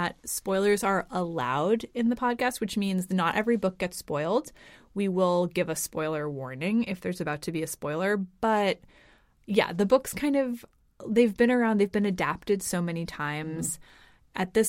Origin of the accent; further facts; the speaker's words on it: United States; now in Copenhagen, Denmark; We are both American.